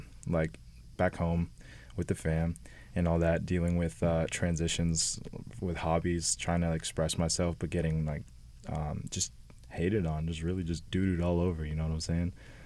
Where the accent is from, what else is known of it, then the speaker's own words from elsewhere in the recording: California, United States; Born and raised in the Valley, actually, San Fernando Valley. So right over across the street from Woodland Hills Academy.